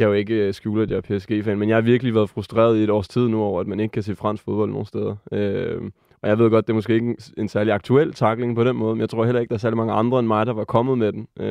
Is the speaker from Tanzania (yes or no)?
no; France; now in Denmark; jeg er opvokset i Frankrig, har en baggrund der.